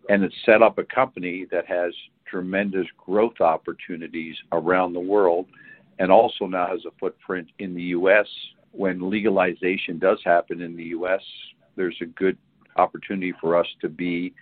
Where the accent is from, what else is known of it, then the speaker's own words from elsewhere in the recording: Canada; Canada's a great country. I'm Canadian, grew up there.